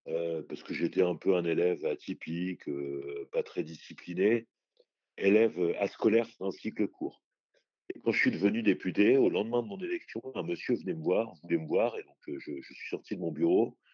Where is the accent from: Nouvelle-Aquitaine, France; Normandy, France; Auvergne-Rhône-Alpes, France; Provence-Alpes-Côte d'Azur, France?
Normandy, France; Le Havre; moi j'ai grandi dans une cité populaire au Havre. Je suis né à Copriauville, dans un quartier du Havre